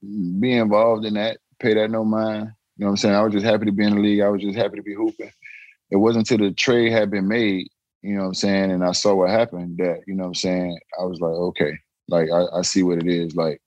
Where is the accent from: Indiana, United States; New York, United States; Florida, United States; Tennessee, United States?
Florida, United States; Miami; Nah, growing up in Miami, man, and it was sad because, you know what I'm saying?